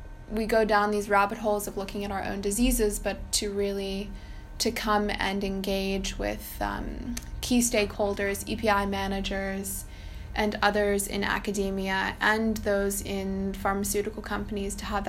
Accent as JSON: {"language": "English", "country": "South Africa", "also_born_or_lived": "United States", "said": "I am originally from South Africa, but did my schooling in the United States."}